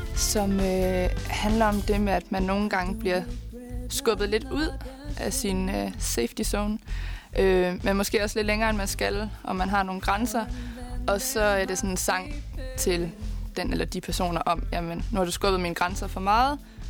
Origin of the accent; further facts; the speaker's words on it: Jutland, Denmark; Kommer fra Jylland og meget familieorienteret og nu uddannet jurist.